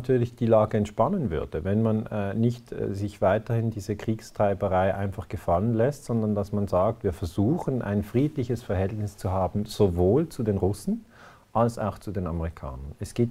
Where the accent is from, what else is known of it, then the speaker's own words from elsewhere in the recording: Switzerland; ich sage es nur als Schweizer.